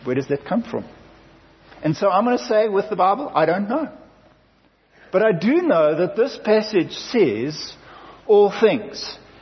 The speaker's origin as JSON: {"language": "English", "country": "South Africa", "said": "I'm white. I'm South African. I'm English."}